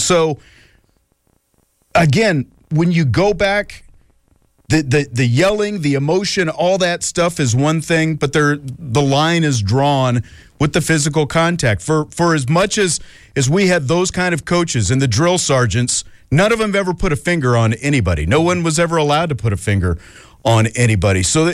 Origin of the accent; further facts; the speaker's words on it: Salina, Kansas, United States; my hometown, mm-hmm. Salina, oh, no kidding. Kansas.